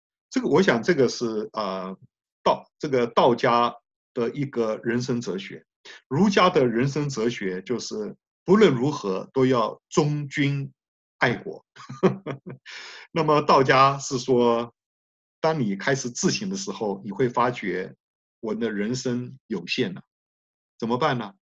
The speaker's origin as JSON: {"language": "Chinese", "country": "Taiwan", "tie": "born or raised there", "said": "我在台湾出生长大"}